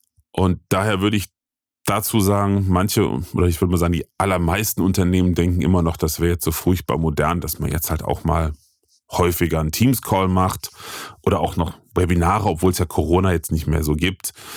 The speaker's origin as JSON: {"language": "German", "region": "Rhineland", "country": "Germany", "said": "bei uns im Rheinland sagt man dazu, strunzen, ne?"}